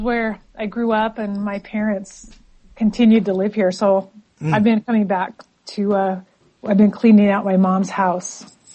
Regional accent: Casper, Wyoming, United States; Well, I'm in Wyoming right now, Casper, Wyoming, which is my hometown where I grew up.

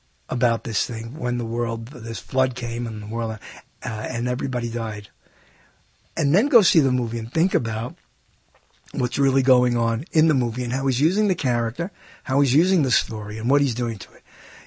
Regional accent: New York, United States; When I was growing up in New York, that I hate, there were people who would not dare in public say, "I don't believe that," even if they didn't.

